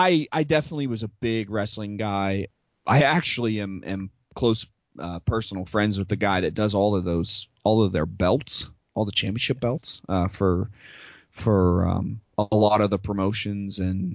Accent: Pittsburgh, Pennsylvania, United States; I'm from Pittsburgh, dude.

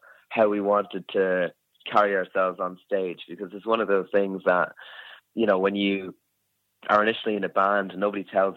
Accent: Slane, County Meath, Ireland; I'm from Slane myself.

